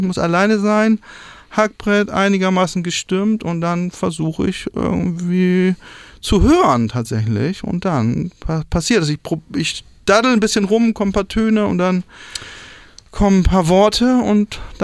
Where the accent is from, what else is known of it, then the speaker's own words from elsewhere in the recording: Berlin, Germany; Ich bin ja Berliner